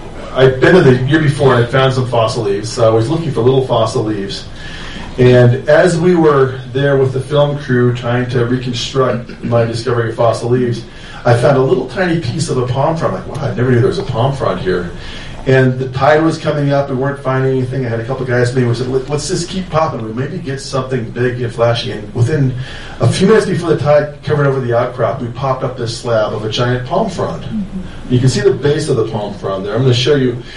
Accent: Seattle, Washington, United States; And I'm from Seattle. We use the Space Needle in Seattle as our measuring stick.

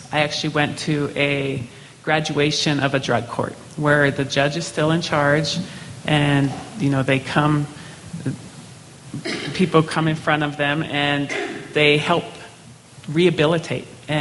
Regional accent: Browning, Montana, United States; I grew up in Browning, and we have areas around the country that have very high poverty

